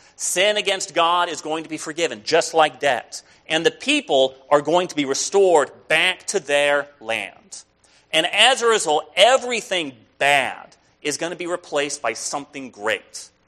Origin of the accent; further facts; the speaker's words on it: Palm Springs, California, United States; I remember growing up in Palm Springs